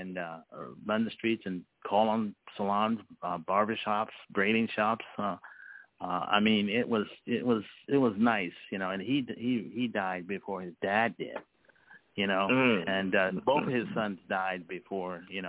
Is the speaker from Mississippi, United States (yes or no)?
yes; Vicksburg, Mississippi, United States; Yeah, from Vicksburg. Yeah. I'm from Vicksburg, I tell you. How many people you know from Vicksburg?